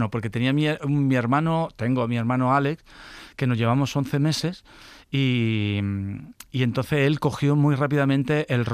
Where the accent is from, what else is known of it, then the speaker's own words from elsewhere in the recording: Seville, Andalusia, Spain; Yo crecí en el Parque Alcosa.